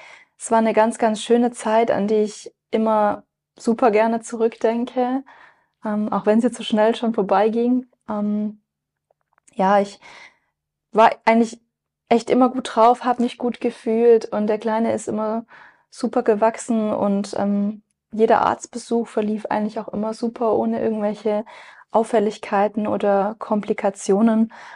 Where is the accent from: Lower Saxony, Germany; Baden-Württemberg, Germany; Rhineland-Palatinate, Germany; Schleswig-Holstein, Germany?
Baden-Württemberg, Germany; Besigheim; Ich bin 29 Jahre alt. Ich komme aus Besigheim, ist in der Nähe von Stuttgart.